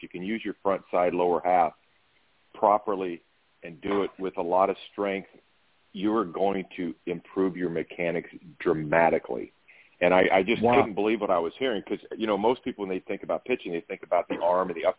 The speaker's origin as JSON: {"language": "English", "region": "Nebraska", "country": "United States", "tie": "born or raised there", "said": "You know, growing up, I grew up in Western Nebraska, and I didn't have any pitching coaches, any baseball coaches that really knew anything about the game"}